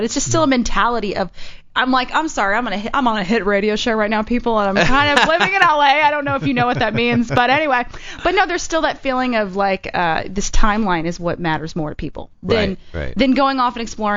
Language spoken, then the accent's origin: English; Texas, United States; I grew up in Texas